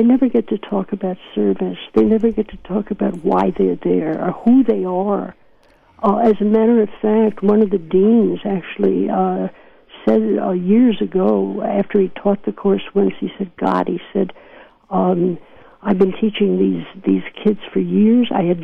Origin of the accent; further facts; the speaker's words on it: New York, United States; accent: New York; now in California, United States; I hear my New York accent coming back. Yeah. It's been 45 years I've been out here in California, and I'm starting to talk like a New Yorker